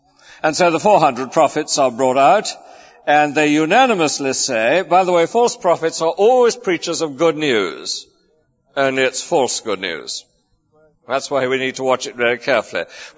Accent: Lewes, South East England, United Kingdom; When I was a boy growing up in Lewes in Sussex, I belonged to a God-fearing family.

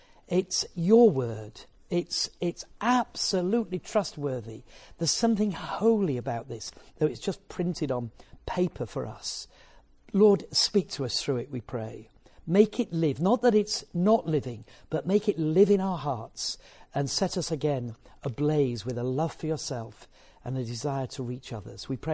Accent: Yorkshire and the Humber, United Kingdom; you've got to remember I'm from Yorkshire, they're paying for the privilege of hearing from me.

